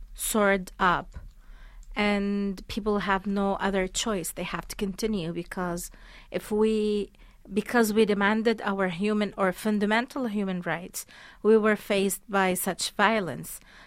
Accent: Daraya, Rif Dimashq, Syria; it was August 2012 when the regime broke into my hometown, Daraya, and killed 1,000 people in 3 days.

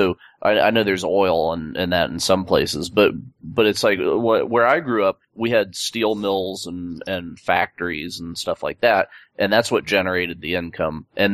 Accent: Ohio, United States; now in Los Angeles, United States; Yeah, I'm from Ohio where we killed the Indians in the trees and then named our streets after them.

